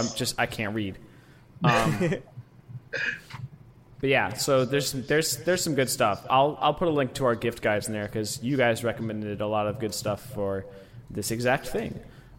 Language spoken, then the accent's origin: English; Detroit, Michigan, United States; I'm also from Detroit, so that's why I love you and I picked your question.